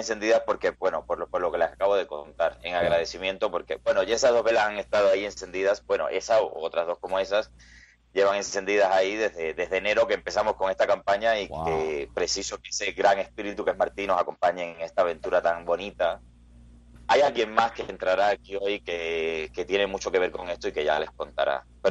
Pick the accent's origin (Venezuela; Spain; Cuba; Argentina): Cuba; Herradura, Pinar del Río; Un pueblo muy pequeñito de Pinar del Río que se llama Herradura.